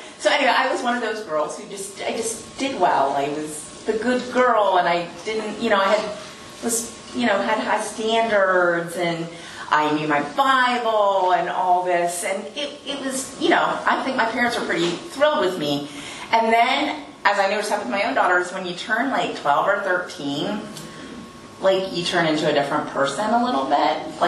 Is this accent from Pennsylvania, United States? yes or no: yes; Pennsylvania, United States; born there; So anyway, I was born in Pennsylvania, a very beautiful state with mountains and green trees, and it's beautiful and not flat.